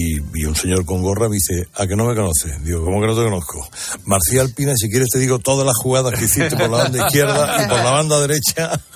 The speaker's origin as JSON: {"language": "Spanish", "town": "Barcelona", "region": "Catalonia", "country": "Spain", "tie": "born or raised there", "said": "me crié en Barcelona"}